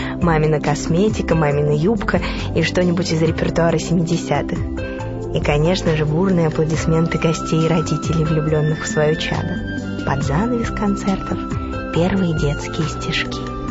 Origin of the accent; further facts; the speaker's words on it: Kamchatka Krai, Russia; moved away; also born or lived in Ukraine; Совсем маленькой судьба перебросила меня на суровую землю Камчатки.